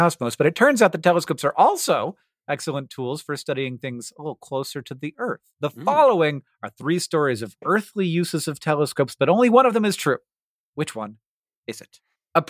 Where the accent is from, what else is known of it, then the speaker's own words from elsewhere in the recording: Montana, United States; In 2005, scientists here in my home state of Montana published a paper